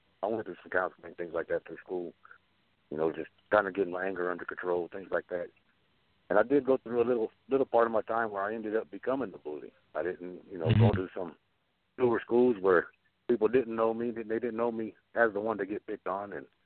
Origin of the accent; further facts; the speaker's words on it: Houston, Texas, United States; you know, I was raised in Houston, so it was a little bit different than it is in a lot of places.